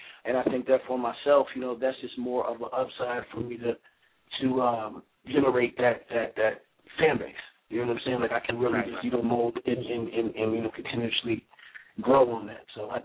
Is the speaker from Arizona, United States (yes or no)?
yes; Phoenix, Arizona, United States; also born or lived in Pennsylvania; Yeah, I was born in Pennsylvania, but I was raised in Phoenix.